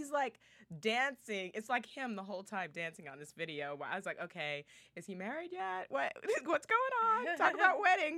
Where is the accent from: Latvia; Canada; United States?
United States; Virginia; I'm a Southern Belle. I'm from Virginia.